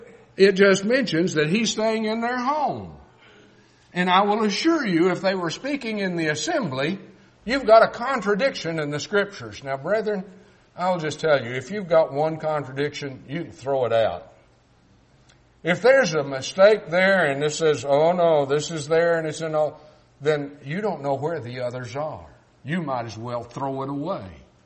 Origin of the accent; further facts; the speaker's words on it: Texas, United States; I will tell you that I grew up in South Texas, and if you can't understand me, well, I assure you, Riley can.